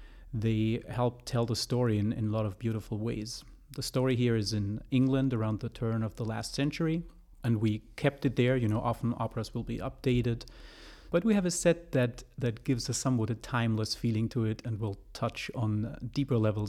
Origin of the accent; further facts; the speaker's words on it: Bavaria, Germany; I grew up in Germany in a little town in northern Bavaria.